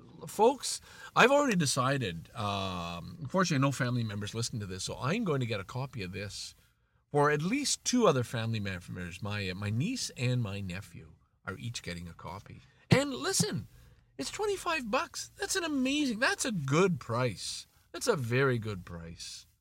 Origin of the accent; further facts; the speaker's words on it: Canada; Holy moly, I'm Canadian, and if you got those wrong, you're not.